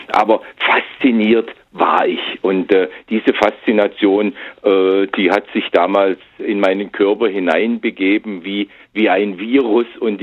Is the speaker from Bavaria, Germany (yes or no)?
no; Dresden, Saxony, Germany; Also ich bin ja in einer Zeit aufgewachsen in Dresden, wo ein privates Verkehrsmittel, also sprich Auto, utopisch war.